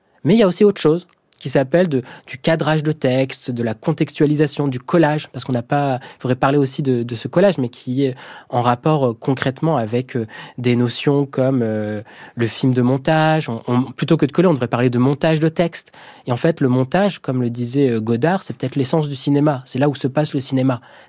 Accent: France; nous sommes français.

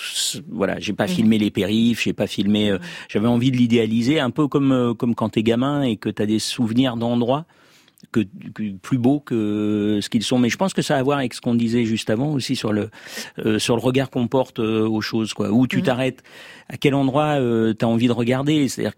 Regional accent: Brest, Brittany, France; Non, parce que moi, à la base, je viens de Brest.

